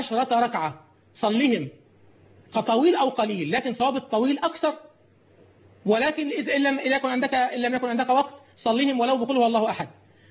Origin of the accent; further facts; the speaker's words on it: Egypt; اللهم اجعل بلدنا مصر بلد أمن وأمان